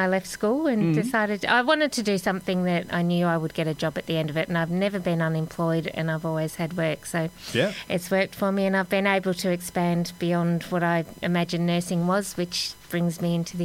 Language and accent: English; Kennedy's Creek, Victoria, Australia; No, I'm not from Timboon. I'm actually from Kennedy's Creek, so down the back of Lavers Hill. Near Chapel.